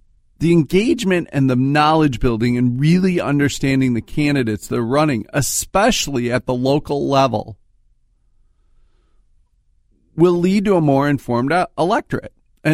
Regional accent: Minnesota, United States; I tell them I'm from Minnesota, and they want to talk about how we dealt with this.

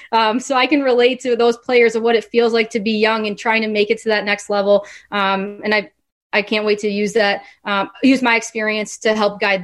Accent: Chicago, Illinois, United States; I was a little girl growing up in the Chicagoland area playing the game because I loved it.

